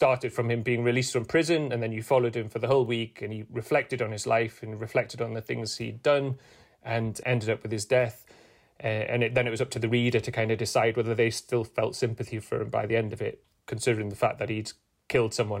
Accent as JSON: {"language": "English", "town": "Newcastle", "region": "North East England", "country": "United Kingdom", "said": "So I'm from Newcastle."}